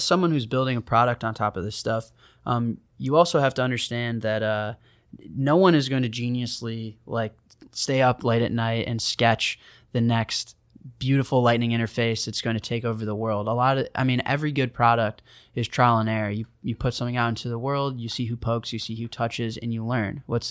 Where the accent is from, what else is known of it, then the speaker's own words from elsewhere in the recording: Chicago, Illinois, United States; So I come from Chicago